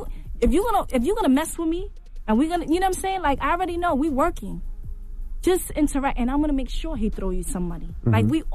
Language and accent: English; Bronx, New York, United States; I'm from the Bronx.